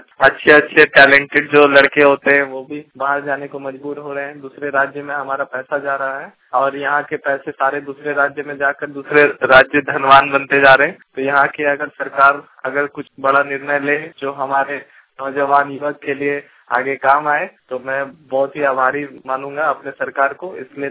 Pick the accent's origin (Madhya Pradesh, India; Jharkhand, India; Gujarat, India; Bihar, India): Jharkhand, India; Chandankiyari; मैं चंदन क्यारी प्रखंड का रहने वाला हूँ